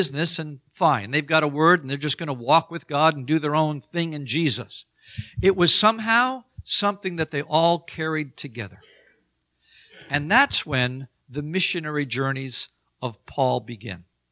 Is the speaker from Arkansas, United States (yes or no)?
no; Long Island, New York, United States; I remember as a young boy, when school would start in the fall, I grew up on Long Island